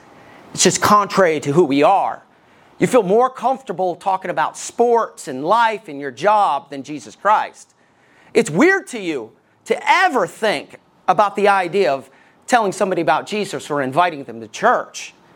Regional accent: Alabama, United States; accent: southern; also born or lived in Tennessee, United States; now in Ohio, United States; When I first moved to Ohio, I grew up in Alabama. I lived in Tennessee, so I had a southern accent. I don't have one anymore.

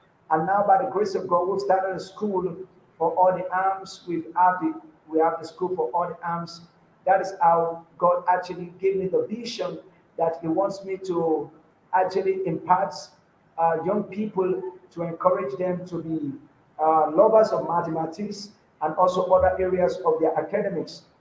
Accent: Nigeria; from Nigeria.

